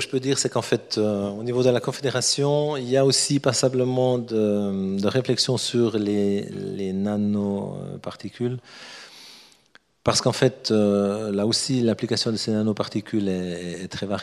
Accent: Switzerland; chez nous en Suisse

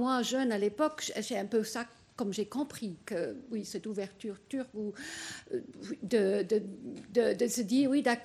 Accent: Luxembourg; Excusez-moi, je suis luxembourgeoise

